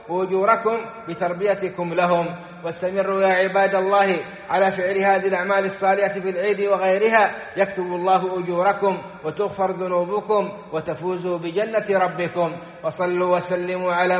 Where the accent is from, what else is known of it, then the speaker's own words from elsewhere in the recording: Saudi Arabia; اللهم ادم على بلادنا السعودية أمنها وإيمانها ومقدساتها وقيادتها ورجال أمنها